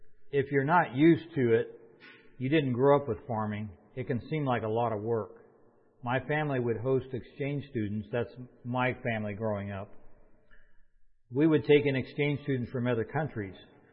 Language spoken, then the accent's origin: English; Gridley, California, United States; We're from Gridley, California, and we're just talking a little bit about how our family fits into our farming operation and some of our history of our farm.